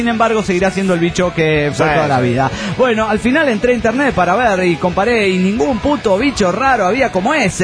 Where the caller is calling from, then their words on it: Coacalco, State of Mexico, Mexico; de Coacalco, Estado de México.